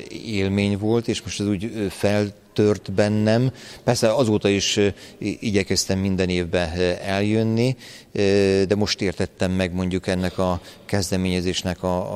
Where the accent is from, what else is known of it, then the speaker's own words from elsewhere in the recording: Győr, Győr-Moson-Sopron, Hungary; Följöttek a gyerekkori élményeim, hiszen én győri vagyok